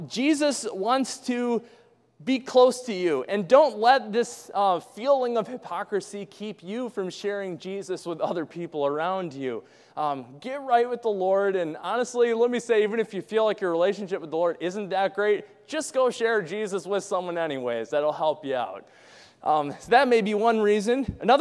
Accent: Wisconsin, United States; See, I'm from Wisconsin, so.

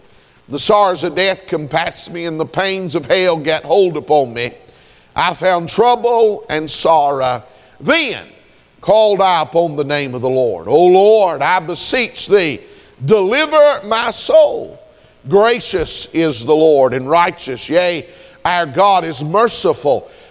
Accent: Gainesville, Georgia, United States; When I grew up in Gainesville, Georgia, and they still do it.

